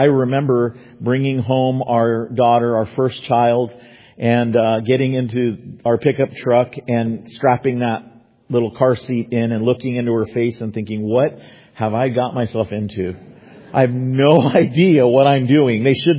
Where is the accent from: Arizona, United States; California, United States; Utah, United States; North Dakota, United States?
California, United States; The more Bible churches that we have in California, the more hope I have for my home state.